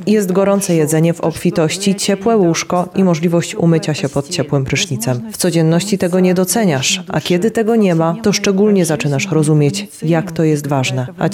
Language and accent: Polish; Kyiv, Ukraine; jestem z Kijowa.